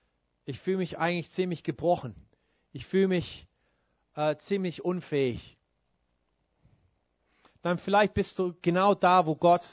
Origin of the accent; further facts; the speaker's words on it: Baden-Württemberg, Germany; Also wir kommen alle so aus Baden-Württemberg, mehr oder weniger.